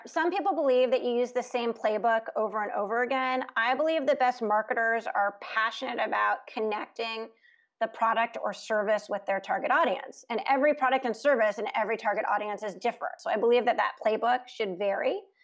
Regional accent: West Coast, United States; He's also from the East Coast and I'm from the West Coast.

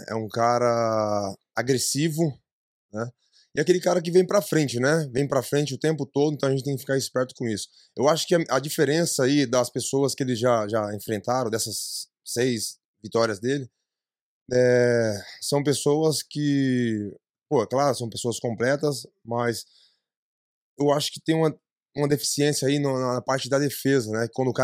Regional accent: São Paulo, Brazil; E eu sou do ABC, né? Dá mais ou menos umas 2 horinhas aí de carro.

